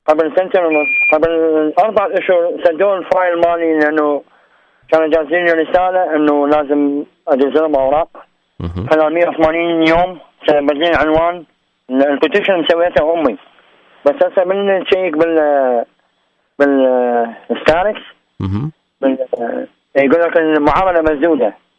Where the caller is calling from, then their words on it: Canada; واني من كندا بالمناسبة.